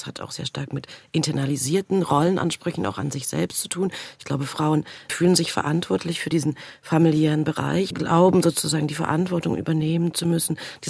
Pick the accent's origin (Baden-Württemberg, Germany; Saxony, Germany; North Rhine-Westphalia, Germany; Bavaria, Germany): Saxony, Germany; Leipzig; Ich stamme aus Leipzig, deswegen ist mir das wichtig zu sagen